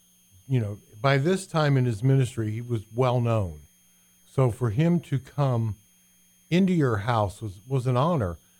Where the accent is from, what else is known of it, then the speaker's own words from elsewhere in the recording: Indiana, United States; But I mean, you know, hey, we're from Indiana. Maybe came over wanting to play euchre with him.